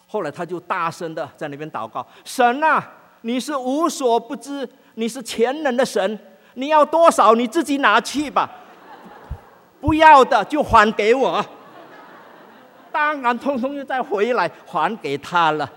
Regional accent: Indonesia; 我是出生长大在印尼的华侨，18岁，1956年高中毕业以后

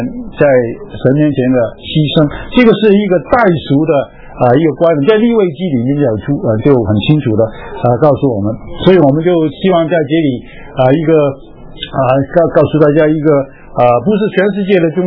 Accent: Guangdong, China; 我们广东人是要吃这个甜的东西过年

